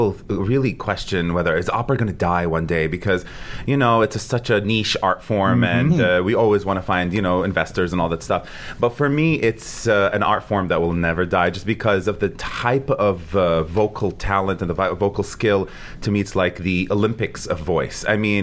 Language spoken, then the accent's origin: English; Lebanon; I was on stage singing for the prime minister of my country in Lebanon, which I'm Lebanese from Lebanon.